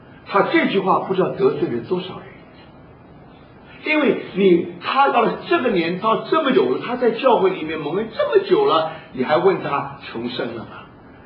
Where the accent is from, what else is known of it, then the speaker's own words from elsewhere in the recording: Feicheng, Shandong, China; 那么费城，我是山东的费城。